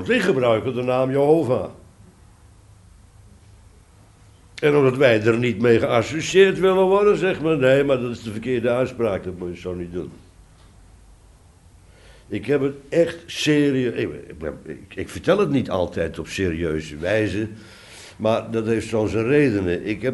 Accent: Haarlem, North Holland, Netherlands; wij Haarlemmers lezen dat dan verkeerd enzovoort

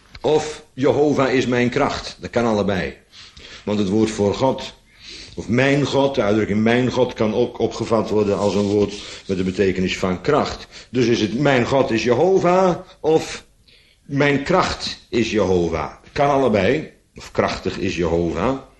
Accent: Bodegraven, South Holland, Netherlands; born there; Ik ben geboren in Bodegraven.

